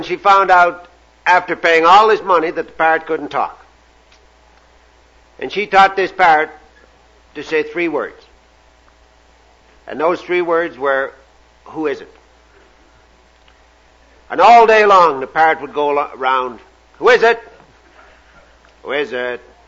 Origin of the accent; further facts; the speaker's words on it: Canada; But I'm your Canadian speaker, and I guess I better get on with it.